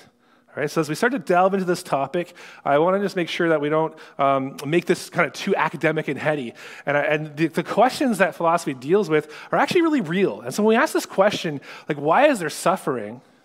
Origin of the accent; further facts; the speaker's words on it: Sarnia, Ontario, Canada; I grew up in Sarnia, so I've seen some fights before.